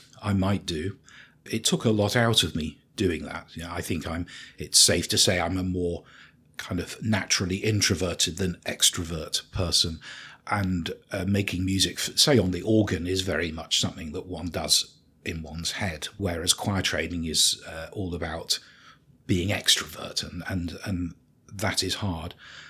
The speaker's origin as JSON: {"language": "English", "town": "Manchester", "region": "North West England", "country": "United Kingdom", "tie": "born or raised there", "said": "But I grew up in Manchester. I started playing the organ from a very early age."}